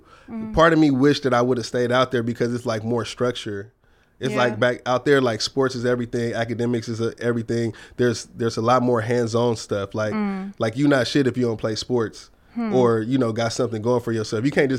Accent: Oakland, California, United States; also born or lived in Berkeley; You know, I'm from West Oakland. I'm from 18th Street.

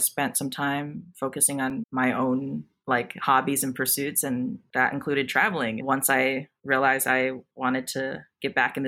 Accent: East Coast, United States; now in San Francisco, United States; I'm from the East Coast, so New York wasn't really all cool or anything to me.

